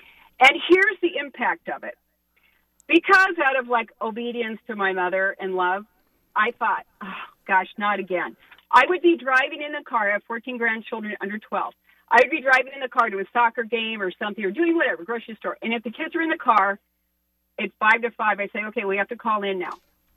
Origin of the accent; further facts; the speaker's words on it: California, United States; now in Minneapolis, United States; I'm calling from Minneapolis, raised in California.